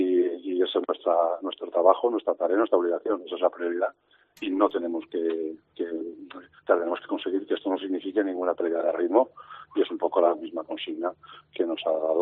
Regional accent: Chilches, Valencian Community, Spain; Yo soy de Chilches y la verdad es que, gracias a mi pueblo, es el que me metió la vocación política

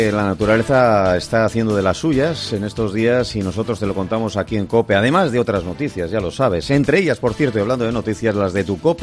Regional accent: Bilbao, Basque Country, Spain; en mi tierra, en Bilbao.

